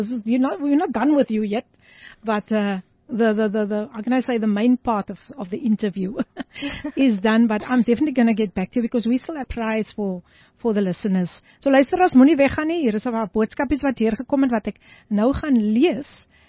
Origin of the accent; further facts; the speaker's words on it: Somerset West, Western Cape, South Africa; born there; ek is gebore in Somerset West, so ek moet mos opgewonde raak, man.